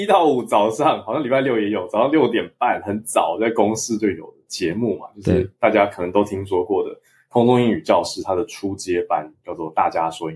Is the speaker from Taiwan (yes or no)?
yes; Taiwan; 我们都是在台湾出生长大学英文